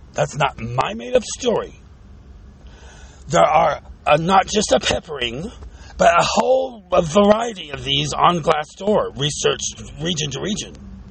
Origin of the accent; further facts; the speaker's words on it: San Bernardino, California, United States; I'm involved in a situation of gang stalking that the San Bernardino police, my hometown, will not engage a conversation with me.